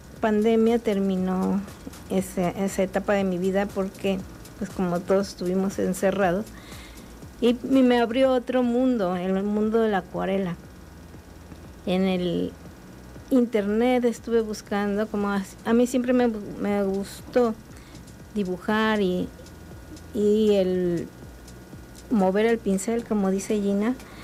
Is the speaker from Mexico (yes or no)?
yes; Tlaltizapán, Morelos, Mexico; galería en mi pueblo para mostrar mi trabajo.